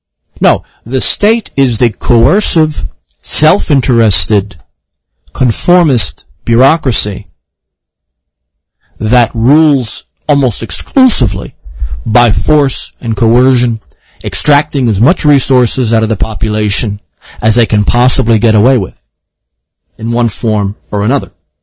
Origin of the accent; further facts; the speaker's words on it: Ireland; I have a strong Irish nationalist and Celtic streak in me, being an Irishman myself.